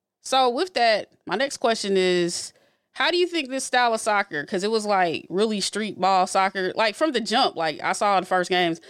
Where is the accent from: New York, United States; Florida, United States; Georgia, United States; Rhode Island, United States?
Georgia, United States; Atlanta; who growing up in Atlanta, I played soccer in high school